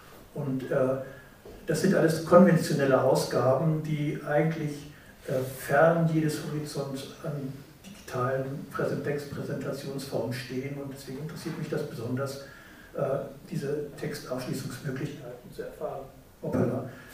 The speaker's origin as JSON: {"language": "German", "region": "Vienna", "country": "Austria", "said": "Ja, ich komme aus Wien"}